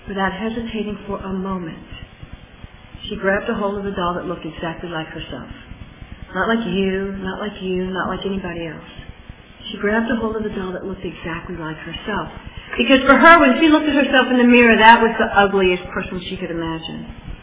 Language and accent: English; the South, United States; I grew up in the South, and they hurt me a lot when I was growing up.